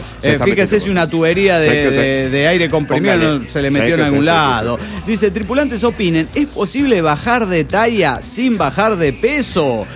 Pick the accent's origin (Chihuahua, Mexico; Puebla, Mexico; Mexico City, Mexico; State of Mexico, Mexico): State of Mexico, Mexico; Toluca; de Toluca, México.